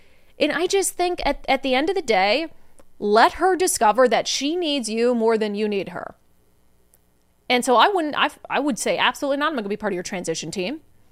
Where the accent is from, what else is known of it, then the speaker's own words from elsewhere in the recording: Minnesota, United States; And I can also say I'm from Minnesota.